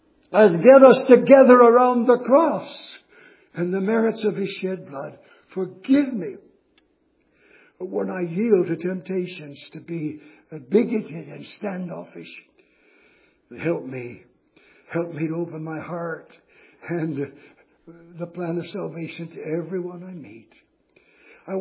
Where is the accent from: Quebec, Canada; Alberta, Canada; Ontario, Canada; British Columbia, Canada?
Ontario, Canada; Lord, I confess that I'm Anglophone from Ontario, Canada